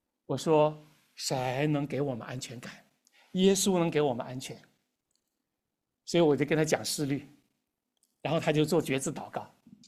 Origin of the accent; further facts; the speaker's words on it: Northeast China, China; 我是东北人，所以我在玻利维亚包了4次饺子